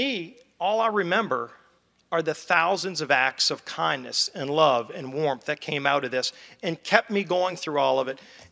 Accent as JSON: {"language": "English", "region": "Louisiana", "country": "United States", "said": "I'm from South Louisiana, and we believe you work hard and you play hard and joie de vivre."}